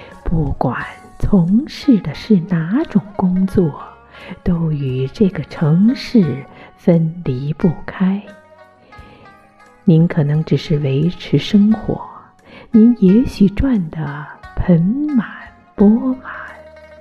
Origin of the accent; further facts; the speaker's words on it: Beijing, China; 的确是说出了我们北京人的心里话。